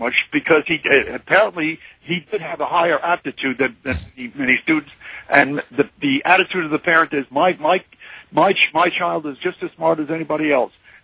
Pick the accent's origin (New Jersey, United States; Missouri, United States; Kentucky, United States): New Jersey, United States; now in Connecticut, United States; I know I'm only recently in Connecticut, but I was from New Jersey, and they had schools for people like